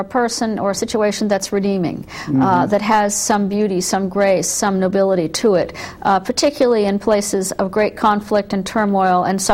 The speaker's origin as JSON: {"language": "English", "region": "Connecticut", "country": "United States", "said": "I'm from Connecticut, a New Englander for the first half of my life, and then moved to the Washington area a long time ago."}